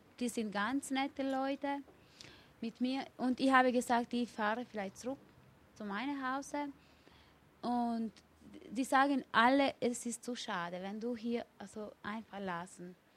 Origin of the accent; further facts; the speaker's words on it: Kosovo; German is a second language; Dann habe ich immer gesagt, dass ich komme aus Kosovo und so weiter.